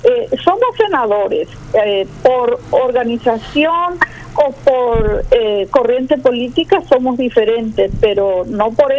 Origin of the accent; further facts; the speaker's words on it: Paraguay; soy paraguaya y soy liberal.